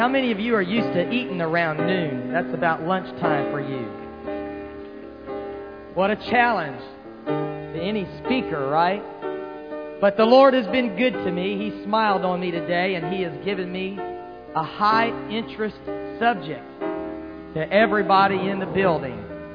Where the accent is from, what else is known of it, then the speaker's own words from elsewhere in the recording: Florida, United States; And I was raised in Florida, and I remember him teaching at a camp meeting when I was just a teenager.